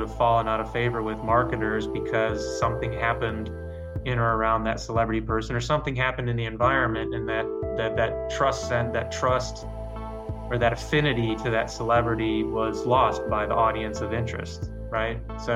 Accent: Iowa, United States; the two physicians that practiced in the little town I grew up in Iowa.

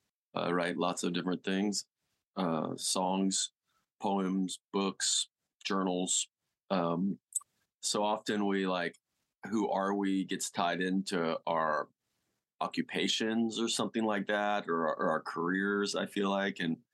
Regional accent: Galveston, Texas, United States; I'm from Galveston, and Galveston has these little longboard, chill little waves just to go get wet.

